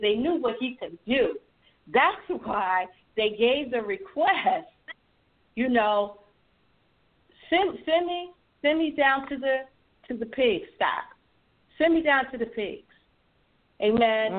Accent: New York, United States; now in Georgia, United States; I'm from New York, right? And I live in Georgia. And you know, it's a difference. The mentality is different. And sometimes my New York wants to come out on these Georgians.

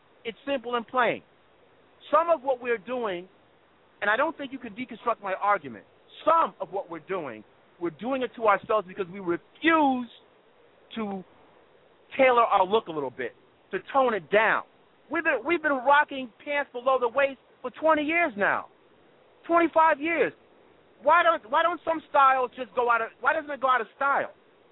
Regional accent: New York, United States; I'm sure you know, I'm a New Yorker like you're a New Yorker.

